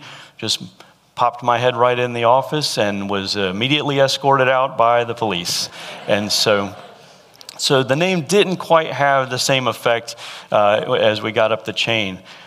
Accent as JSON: {"language": "English", "region": "the South", "country": "United States", "tie": "born or raised there", "said": "but we're growing up in the South, that name is pretty common."}